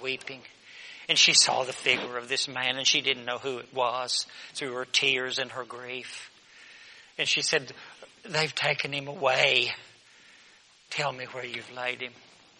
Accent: West Virginia, United States; I grew up in West Virginia, so I think of the flash floods we used to have.

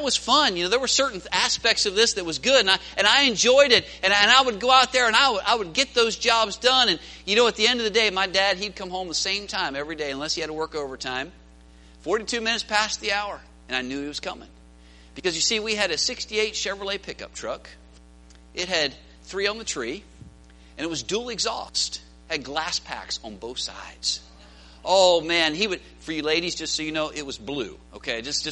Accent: Pennsylvania, United States; I told you that I grew up in Pennsylvania, and I grew up out in the country, and I'm so glad God allowed that in my life.

